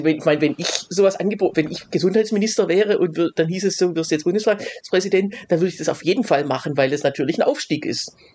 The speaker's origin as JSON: {"language": "German", "region": "Baden-Württemberg", "country": "Germany", "tie": "born or raised there", "said": "der war ja aus meiner Heimat, aus Hohenlohe"}